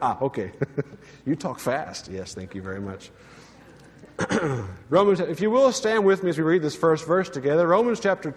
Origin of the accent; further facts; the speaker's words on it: United States; And it's frustrating to me as an American who's used to some order in our country.